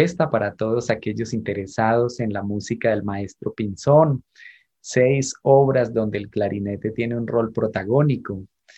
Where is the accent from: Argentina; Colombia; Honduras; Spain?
Colombia; hace parte de nuestro patrimonio intangible como colombianos